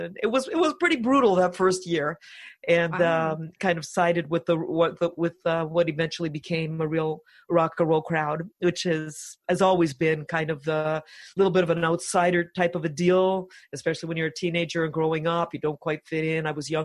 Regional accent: Sudbury, Ontario, Canada; first language Finnish; English is a second language; Well, I was born in Sudbury to a family that were immigrants from Finland. And so my brother and sister were both born there, and so were my parents. So I grew up in a primarily Finnish community, spoke Finnish first and so on, and went to a Finnish church

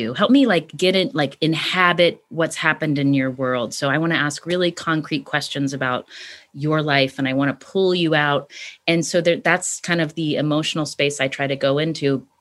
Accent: West Virginia, United States; And being from West Virginia, people sort

